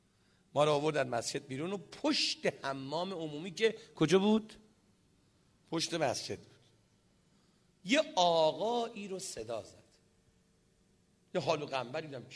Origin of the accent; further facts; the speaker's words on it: Isfahan, Iran; چون ما اصفهانی هستیم